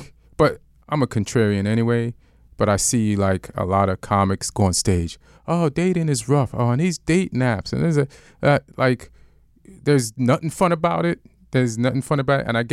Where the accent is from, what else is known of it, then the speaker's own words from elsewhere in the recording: New York, United States; now in Los Angeles, United States; In New York.